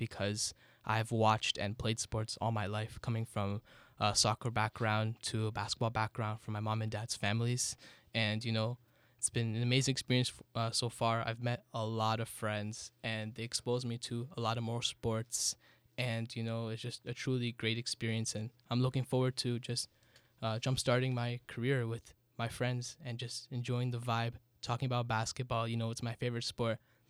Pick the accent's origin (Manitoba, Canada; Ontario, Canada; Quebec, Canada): Ontario, Canada; Richmond Hill; Well, I'm from Richmond Hill, North Richmond Hill. I'm 18 years old.